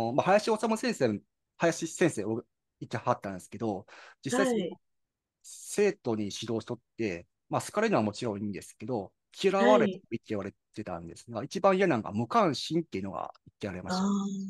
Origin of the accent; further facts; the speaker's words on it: Osaka, Japan; 僕、大阪なんですけども、大阪で会える方